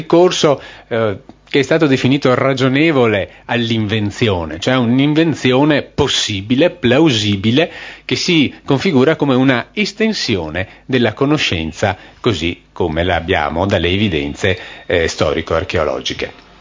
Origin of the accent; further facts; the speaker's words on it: Veneto, Italy; In definitiva, io sono veneto e parlo di me stesso.